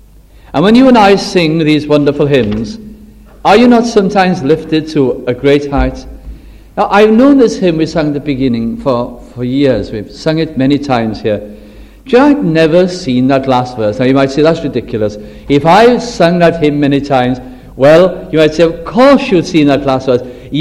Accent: Wales, United Kingdom; as our own country Wales

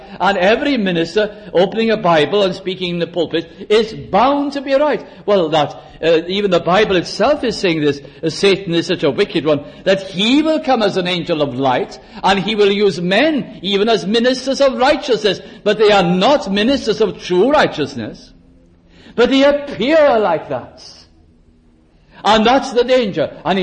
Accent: Wales, United Kingdom; accent: Welsh; And supposing now that you are all Welsh-speaking here, as I am Welsh-speaking, and many of you are

